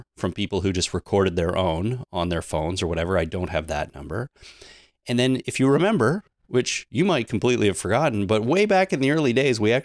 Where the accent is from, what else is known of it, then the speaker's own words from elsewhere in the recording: Canada; I mean, I know we're Canadian, but I wouldn't have thought that, you know, our home country accounts for that many downloads.